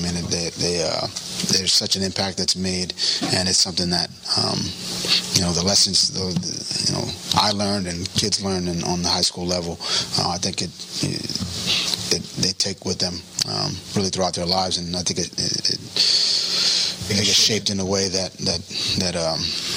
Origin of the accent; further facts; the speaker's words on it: Brooklyn, New York, United States; I got a lot of life lessons growing up in Brooklyn